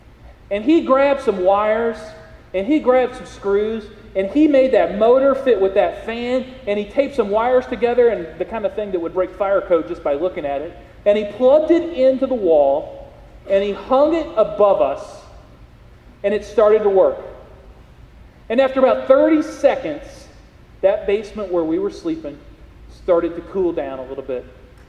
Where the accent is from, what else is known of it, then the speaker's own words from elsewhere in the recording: Iowa, United States; I grew up in Iowa, and when we were little kids, we used to collect pop cans.